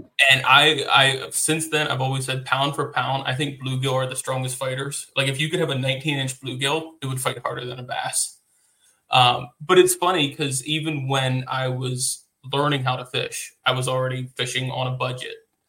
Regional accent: Maryland, United States; I grew up, where I grew up in Maryland, we didn't have smallmouth.

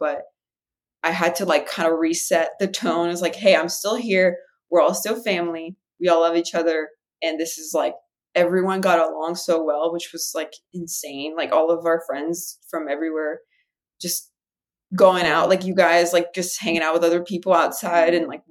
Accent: Brazil; I'm from Brazil and I live here and my people are everywhere

